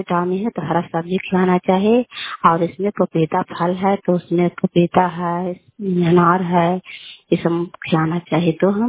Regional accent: Bihar, India; और घर कल्याणपुर वाली बेलछी पंचायत का खाम चांदी जिला लंदा का निवासी हूँ।

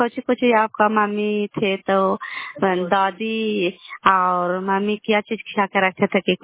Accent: Kalyanpur, Bihar, India; घर कल्याणपुर वाली बेलछी पंचायत प्रखंड चंदी जिला लालंदा का निवासी हूँ

